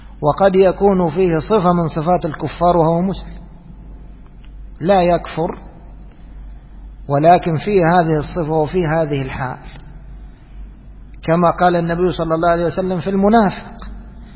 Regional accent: Egypt; moved away as an adult; now in United Arab Emirates; نحن في بلادنا مصر نشعر بهذا الآن، لما جينا الإمارات أعزها الله وأعز ولاة أمورها، عشنا بينهم سنين

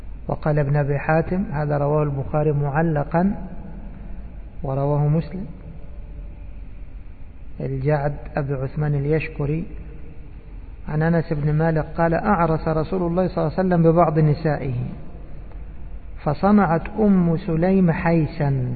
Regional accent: Egypt; نحن عندنا في بلادنا مصر نفعل هكذا لكثرة الناس

